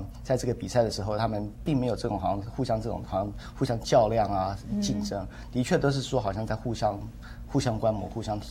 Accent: Taiwan; 我记得我小时候在台湾长大的时候常常听到有人说复兴中华文化

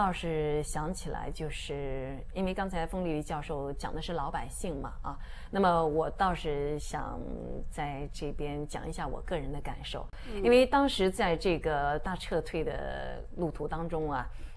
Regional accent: China; 就用我们大陆人的话所谓的战斗在第一线吧

